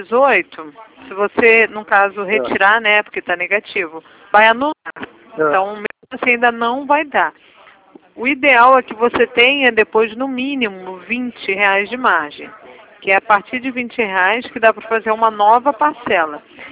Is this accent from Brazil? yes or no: yes; Rio de Janeiro, Brazil; Então, não, eu não sou de Mogi, não. Eu sou do Rio mesmo.